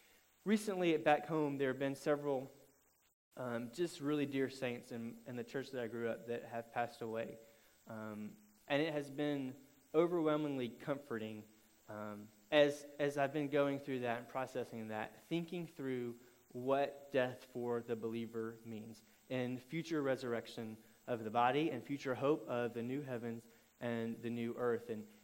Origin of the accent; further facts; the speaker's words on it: Alabama, United States; I grew up in Alabama, and Alabama and Mississippi and Arkansas and several other of the far less great southern states compete quite often to be the last in education.